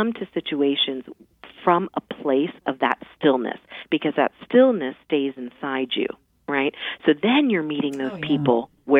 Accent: Mount Vernon, Virginia, United States; I grew up in Mount Vernon, and I would see him doing it sitting there after we would go for a run or a family walk or something like that.

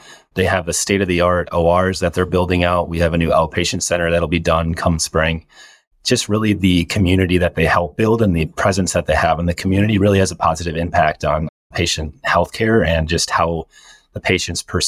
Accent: Shawano, Wisconsin, United States; So I'm initially from Shawano, kind of up near Green Bay.

